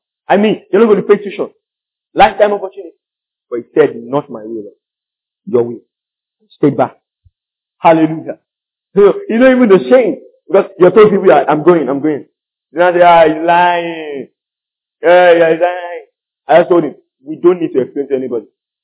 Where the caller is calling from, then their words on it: Nigeria; this is Nigeria. I'm talking from Nigeria.